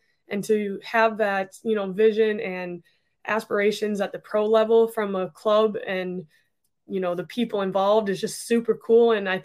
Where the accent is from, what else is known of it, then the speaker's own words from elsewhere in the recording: Wisconsin, United States; I'm from Wisconsin. I think the Midwest has like a kind spirit about it as well.